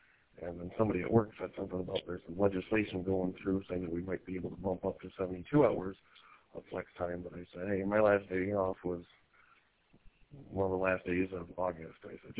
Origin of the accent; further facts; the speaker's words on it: Cadillac, Michigan, United States; I'm originally from the Cadillac area.